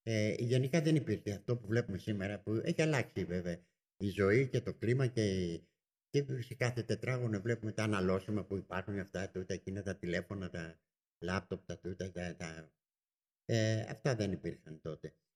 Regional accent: Syssarcha, Greece; now in Athens, Greece; δεν ένιωσα ποτέ Ηρακλειώτης, παρότι είμαι δημότης Ηρακλείου. Και στην Αθήνα 45 τόσα χρόνια ή παραπάνω και στον κόσμο δεν ένιωσα ποτέ Αθηναίος. Όταν με ρωτούσαν πάντα από πού είσαι, έλεγα από τα Σύσσαρχα.

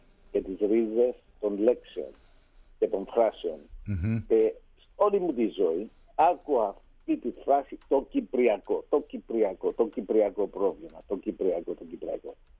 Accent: England, United Kingdom; εγώ γεννήθηκα και μεγάλωσα στην Αγγλία, αλλά έχω βεβαίως ρίζες στην Κύπρο και πιο παλιά και στη Μικρά Ασία

